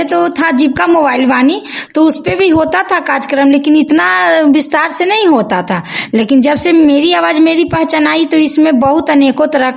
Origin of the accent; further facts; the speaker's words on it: Nagarnausa, Bihar, India; मैं नगर नौसा की रहने वाली हूँ।